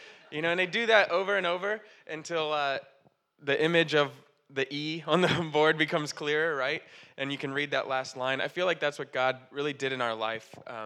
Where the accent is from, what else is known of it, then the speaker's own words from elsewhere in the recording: Pennsylvania, United States; we're from Pennsylvania originally. We were like, let's go back home.